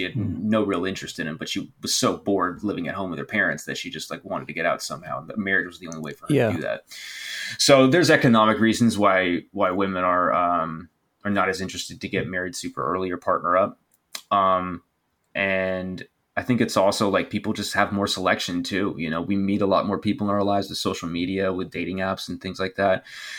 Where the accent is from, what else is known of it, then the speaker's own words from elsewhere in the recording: United Kingdom; So I'm English. Mm. I'm half English, half Puerto Rican.